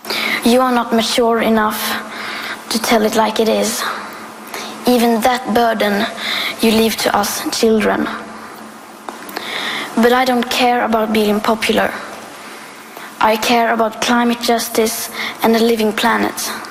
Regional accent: Sweden; I am 15 years old and I'm from Sweden.

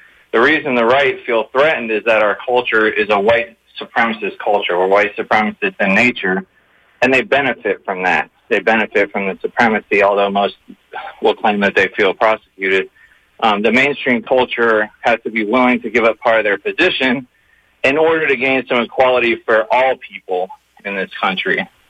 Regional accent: St. Petersburg, Florida, United States; I'm from St. Pete.

